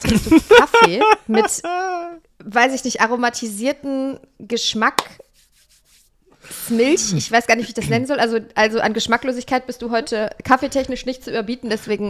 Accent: North Rhine-Westphalia, Germany; Aber ich komme leider aus NRW und da ist das ein bisschen schwierig

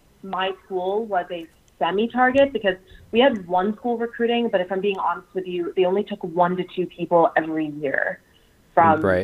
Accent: Midwest, United States; I'm originally from the Midwest, the Rust Belt

